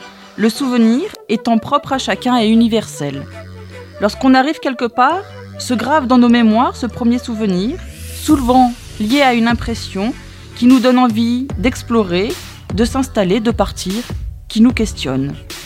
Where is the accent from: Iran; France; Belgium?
France; Hauts-de-France; c'est pas le même bleu en fait que chez nous dans le Nord